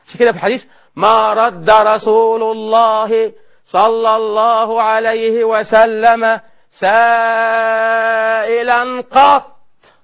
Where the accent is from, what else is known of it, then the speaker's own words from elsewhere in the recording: Egypt; يعني بلغتنا احنا كمصريين